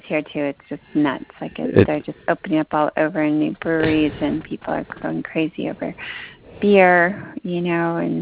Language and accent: English; San Diego, California, United States; But I'm from, I was born and raised like there. So Mission Hills and Point Loma.